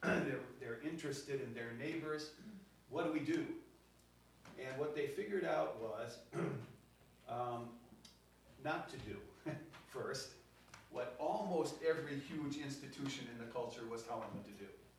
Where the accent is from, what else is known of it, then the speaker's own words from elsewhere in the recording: Chicago, Illinois, United States; I'm from Chicago. Home of the White Sox.